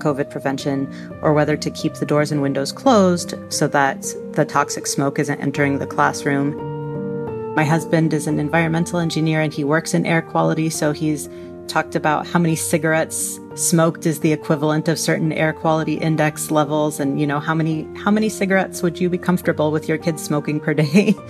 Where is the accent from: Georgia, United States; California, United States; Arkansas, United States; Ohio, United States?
California, United States; Sacramento; I'm from Sacramento, California.